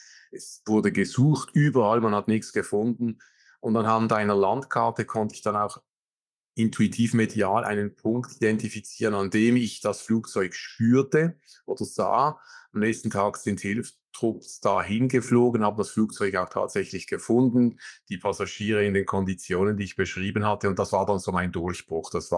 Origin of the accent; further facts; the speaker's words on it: Switzerland; Ich bin ursprünglich Schweizer, wie man unschwer hört.